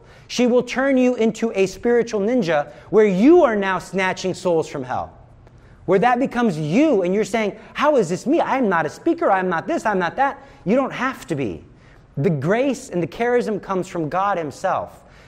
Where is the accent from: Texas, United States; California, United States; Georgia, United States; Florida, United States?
Texas, United States; I like to open carry, not only because I'm from Texas and I think it scares the demons.